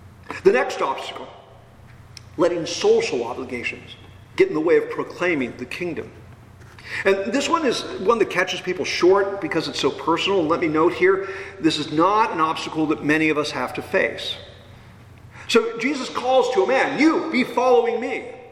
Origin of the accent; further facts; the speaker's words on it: California, United States; And the image of this plow didn't mean a whole lot to me growing up in the Bay Area until I was cast upon the shores of Stark County